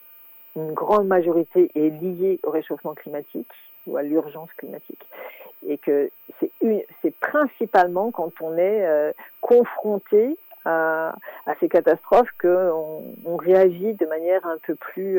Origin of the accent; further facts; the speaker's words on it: France; Mais voilà, nous on est français